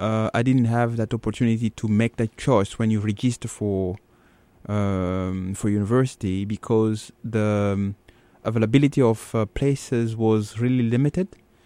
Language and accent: English; DR Congo; first language Chiluba; English is a second language; now in Portland, United States; Yes, I think I'm also grateful because I met so many fellow Congolese citizens here